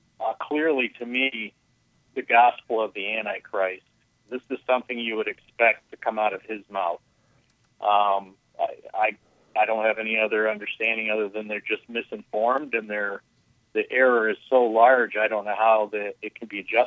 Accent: Ireland; I'm Irish. My wife is Scottish, and I was shocked when I saw this.

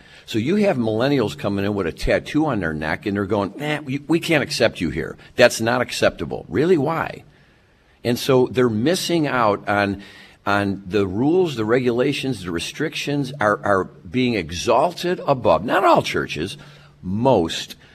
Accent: Dallas, Texas, United States; Listen, I'm from Dallas. Oklahoma City's about 150 miles away.

